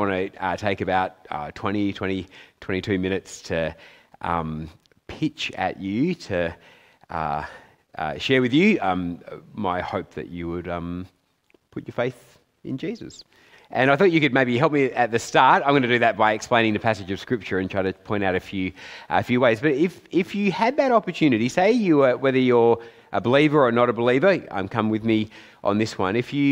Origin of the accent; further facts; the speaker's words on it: Perth, Western Australia, Australia; It's really great to be with you. I'm from Perth, so kind of on the wrong side of Australia